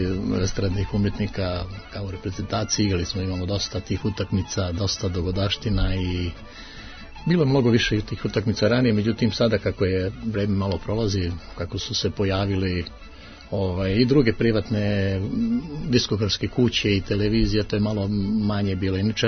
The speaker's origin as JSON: {"language": "Serbian", "country": "Serbia", "said": "mi smo pevači iz Srbije"}